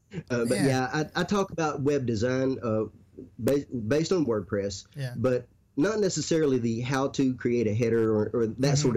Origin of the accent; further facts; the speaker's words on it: Tennessee, United States; I'm from Tennessee, so sometimes you can understand me, sometimes you can't.